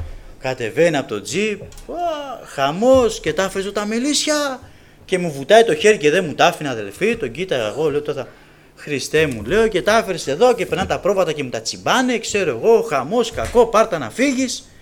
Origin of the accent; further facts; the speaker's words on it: Samos, North Aegean, Greece; τη Σάμο είμαι